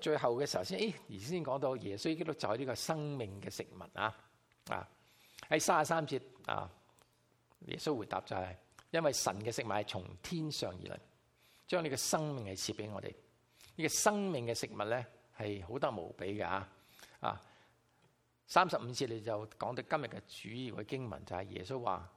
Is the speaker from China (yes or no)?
yes; Guangdong, China; 就不是只是单在我们广东人当中，所以不要限于这个言语